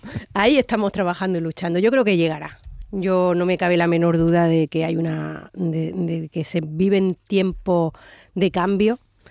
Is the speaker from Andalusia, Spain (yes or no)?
yes; Linares, Andalusia, Spain; como andaluza, que de aquí mando un abrazo a todos los andaluces, en especial a mis paisanos, a las tierras mineras de Linares.